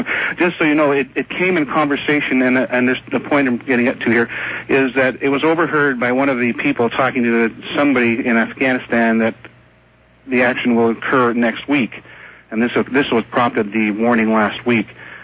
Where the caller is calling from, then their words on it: Western Canada, Canada; I'm calling from Western Canada.